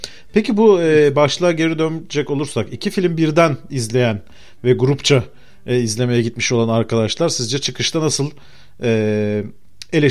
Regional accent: Bursa, Turkey; Mesela ben hatırlıyorum, ben Bursa'da büyüdüm.

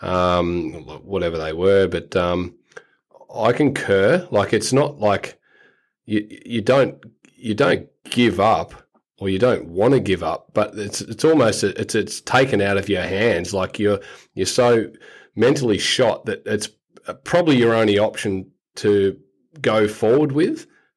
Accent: Wynyard, Tasmania, Australia; like we're from the Wynyard area of Tasmania

